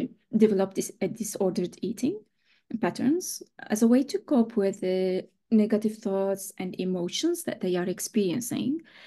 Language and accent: English; Lebanon; accent: French; first language French; English is a second language; So I'm from Lebanon, but my accent, I think, because my first language is French, so there might be a little bit French accent.